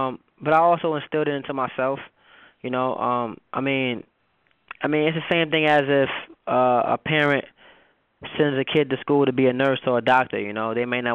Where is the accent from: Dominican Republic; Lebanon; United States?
United States; New York City, New York; now in New Jersey, United States; I currently live in New Jersey. I'm a New York native.